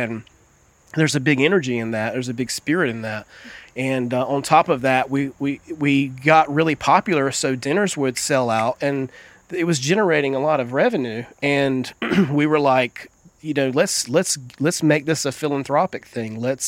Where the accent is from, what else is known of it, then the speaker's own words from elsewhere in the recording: San Francisco, California, United States; I'm like, hey, you know, I'm a chef from San Francisco.